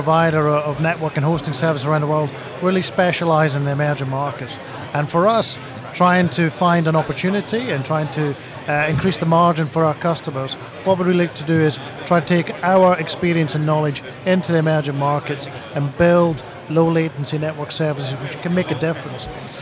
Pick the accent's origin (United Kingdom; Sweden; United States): United Kingdom; Scotland; accent: Scottish; as you can tell with my accent, as a Scot